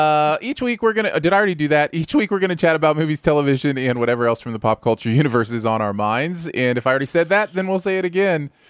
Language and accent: English; Michigan, United States; I guess because I grew up in Michigan and would go to Mackinac Island occasionally on the north side.